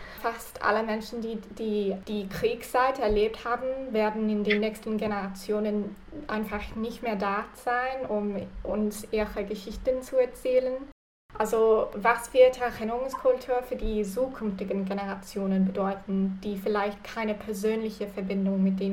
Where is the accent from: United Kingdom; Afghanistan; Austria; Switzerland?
United Kingdom; Ich komme aus Großbritannien.